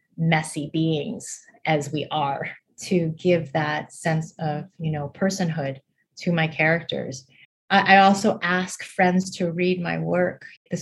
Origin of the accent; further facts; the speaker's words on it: Scarborough, Ontario, Canada; I draw a lot from memory of my own childhood growing up in Scarborough.